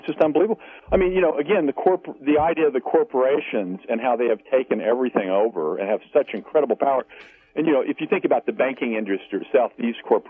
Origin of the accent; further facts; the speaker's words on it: Missouri, United States; from Missouri.